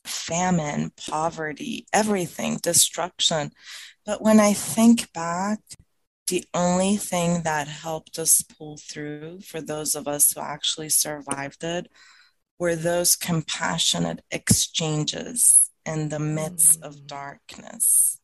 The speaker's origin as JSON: {"language": "English", "country": "Iran", "tie": "born or raised there", "said": "I grew up in Iran I was born a year after the revolution in Iran that happened."}